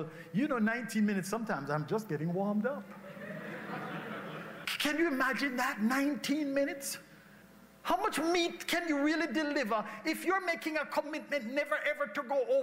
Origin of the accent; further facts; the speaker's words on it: Jamaica; When we were growing up in Jamaica, you know, the milkman would deliver a couple bottles of milk every morning.